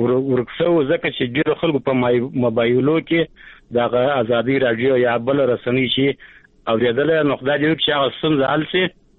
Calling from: Arghandab, Kandahar, Afghanistan; د کمدار ولایت څخه، د ارغنده ولسوالۍ څخه د ټلیفون په کرښه یم

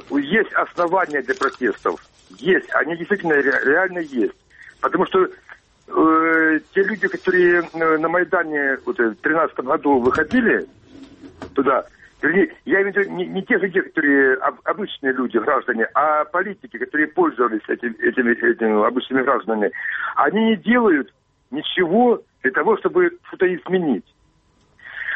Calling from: Kramatorsk, Donetsk Oblast, Ukraine; Здравствуйте, Денис. … Краматорск.

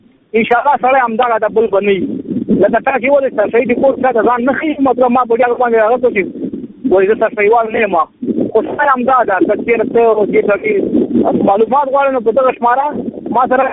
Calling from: Farah, Afghanistan; د فراه د ولایت څخه زه خبره کوم. د کواد ولسوالۍ دی، د پښتنه ول د شربتي په کلي کې دی.

